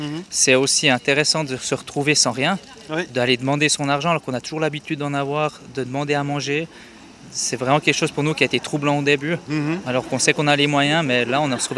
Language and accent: French; Fribourg, Switzerland; Moi du Fribourg, elle du Valais.